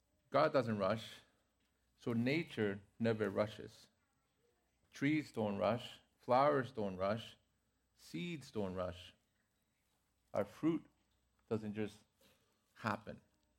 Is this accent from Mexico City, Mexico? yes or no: yes; Mexico City, Mexico; moved away; also born or lived in Toronto, Canada; I think most of you guys know that I was born in Mexico City. I grew up in the city. And from Mexico, I moved to Toronto, another urban center.